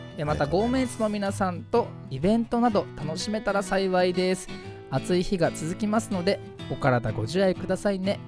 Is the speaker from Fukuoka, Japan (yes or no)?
no; Fujisawa, Kanagawa, Japan; 藤沢出身の俳優タレントとして活動する私